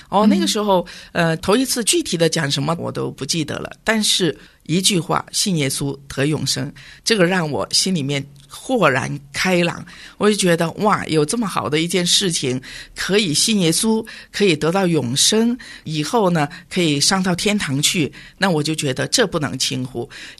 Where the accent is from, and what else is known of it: China